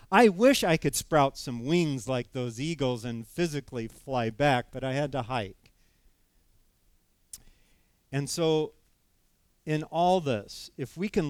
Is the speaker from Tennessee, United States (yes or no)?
no; California, United States; Because, man, I'm from California, and we just don't have bald eagles.